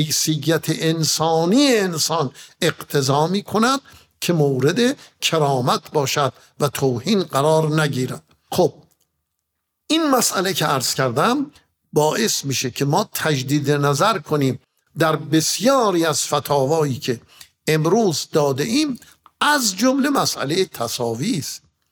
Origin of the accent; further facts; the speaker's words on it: Iran; مفتخرم که فرزند ایران زمینم